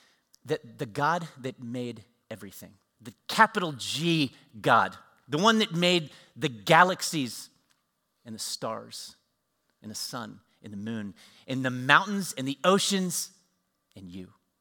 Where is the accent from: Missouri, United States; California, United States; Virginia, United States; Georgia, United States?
Virginia, United States; Harrisonburg; I grew up in Harrisonburg, Virginia. I was about 11 years old at the time